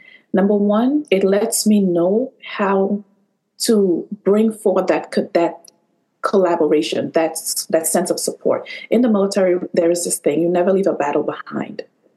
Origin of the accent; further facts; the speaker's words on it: Trinidad & Tobago; now in New York, United States; I'm originally from Trinidad, and I decided I wanted to go back to New York.